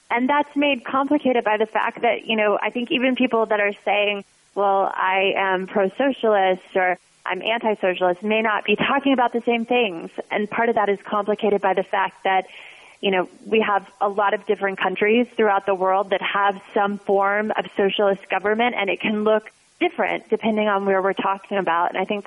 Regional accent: Fort Worth, Texas, United States; Yeah, so I'm originally from Fort Worth, Texas. Come from a long line of Texans.

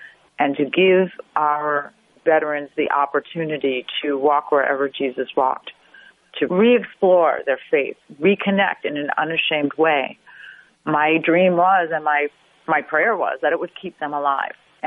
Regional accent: United States; And I knew I had to do something as a mother, as an American mother.

